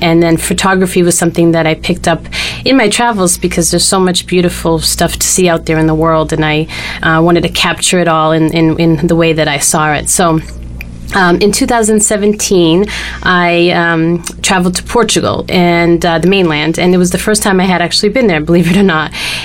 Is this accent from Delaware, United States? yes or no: no; Lowell, Massachusetts, United States; Yes, I come from Lowell.